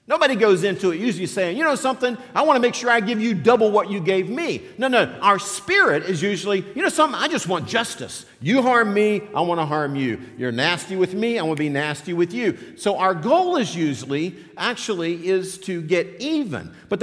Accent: West Virginia, United States; I grew up in West Virginia. We've got a famous one of these. It's called the Hatfields and McCoys.

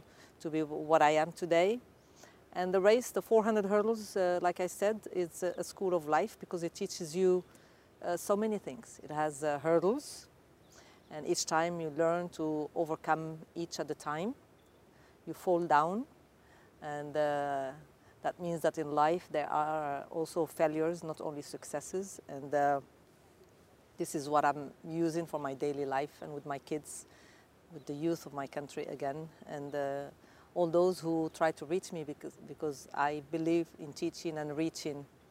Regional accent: Morocco; And here I am from Morocco trying to find a place and a seat with all, I don't know how many, 80,000 spectators in L.A.

